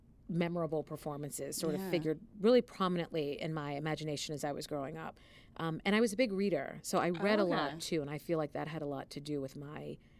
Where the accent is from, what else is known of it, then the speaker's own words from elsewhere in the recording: New York, United States; I mean, we grew up in New York, and I imagine I did see plays.